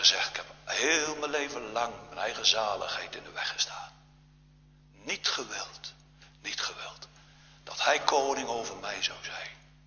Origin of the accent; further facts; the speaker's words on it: Genemuiden, Overijssel, Netherlands; born there; Wat ooit in mijn geboorteplaats Genemuiden zich heeft voorgedaan.